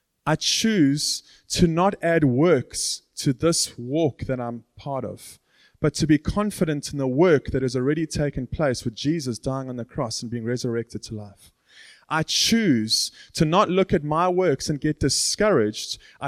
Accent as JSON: {"language": "English", "town": "Hout Bay", "region": "Western Cape", "country": "South Africa", "tie": "born or raised there", "said": "I grew up in Hout Bay, which is in Cape Town."}